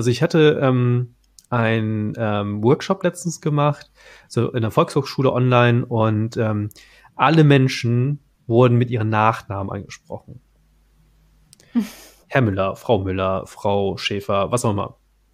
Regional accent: Hamburg, Germany; Aus Hamburg.

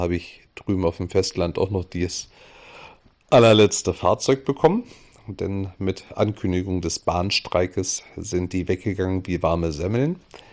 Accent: Berlin, Germany; Was mir allerdings diesmal in Berlin aufgefallen ist, ich fühle mich in meiner alten Heimat momentan echt nicht wohl.

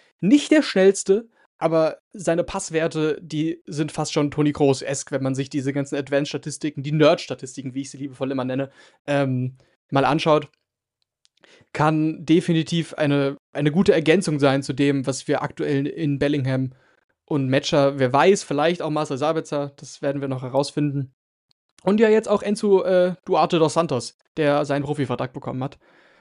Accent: Cologne, North Rhine-Westphalia, Germany; als gebürtiger Kölner und der jetzt aktuell auch immer noch hier wohnt

